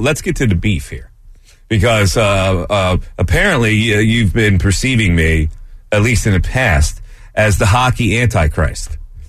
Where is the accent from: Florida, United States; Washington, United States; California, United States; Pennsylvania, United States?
Pennsylvania, United States; Bristol; And I grew up with hockey in my system because I grew up in Bristol.